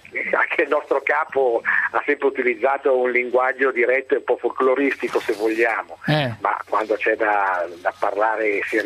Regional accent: Lecco, Lombardy, Italy; Non lo so come si dice a Roma, io sono di Lecco.

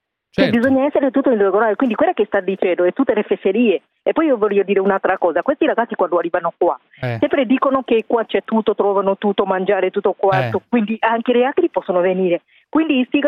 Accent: Kenya; Italian is a second language; now in Italy; Io da Kenya, da Kenya.

